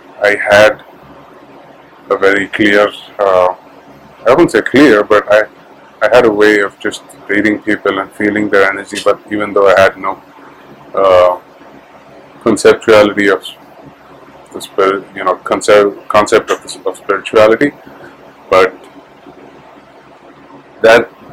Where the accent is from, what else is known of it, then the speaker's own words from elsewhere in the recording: Oman; also born or lived in India; I grew up in Oman, partly in Oman and partly in India.